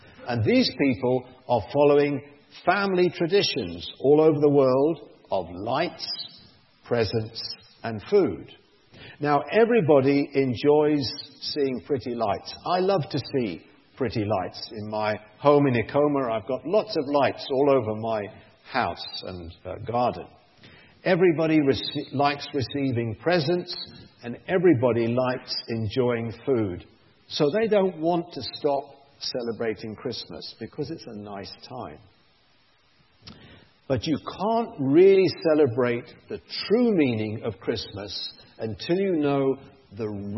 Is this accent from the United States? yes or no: no; United Kingdom; now in Japan; I'm from Britain. I'm living and working in Japan.